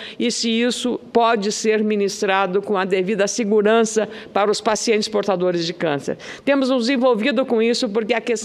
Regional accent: Rio Grande do Sul, Brazil; eu sou gaúcha, senadora do Rio Grande do Sul, com muita honra

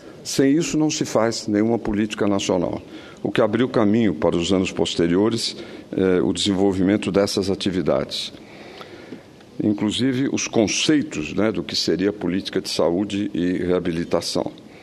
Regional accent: São Paulo, Brazil; aí como paulista, não estou no governo

